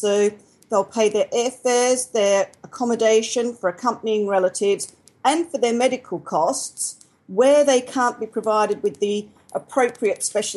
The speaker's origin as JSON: {"language": "English", "country": "Australia", "moved": "yes", "lives_now": "United Kingdom", "said": "I arrived in the UK back in 1987. I'm from Australia, if you hadn't guessed."}